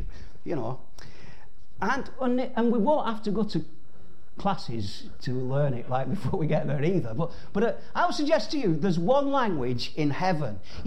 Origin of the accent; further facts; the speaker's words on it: Bolton, North West England, United Kingdom; accent: Boltonese; I only speak English. I only speak Boltonese, actually, as English.